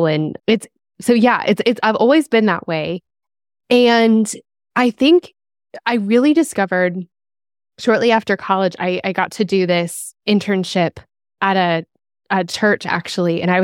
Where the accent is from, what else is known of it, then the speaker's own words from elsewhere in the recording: Denver, Colorado, United States; now in Nashville, United States; I'm from Colorado, grew up, born and raised in Denver, and my family and my best friends still live there. Mm-hmm. I live in Nashville now.